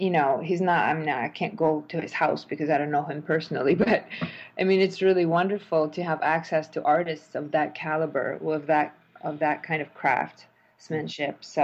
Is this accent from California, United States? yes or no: no; Chicago, Illinois, United States; you're from New York and I'm from Chicago